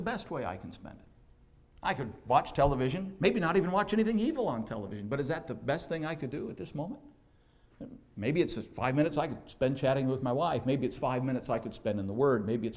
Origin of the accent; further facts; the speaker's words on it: United States; this is a cultural distinction that I've learned there that bothers me as an American, and I know it's my problem.